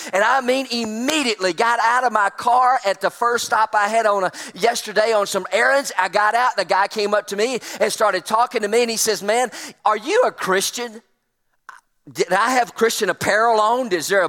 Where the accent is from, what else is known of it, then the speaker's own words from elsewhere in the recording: Alabama, United States; I'm from Alabama. We don't have many orchards in Alabama.